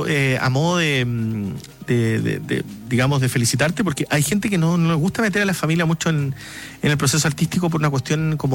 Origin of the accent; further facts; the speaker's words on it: Magallanes, Chile; hay yo que soy magallánico conozco perfectamente este sonido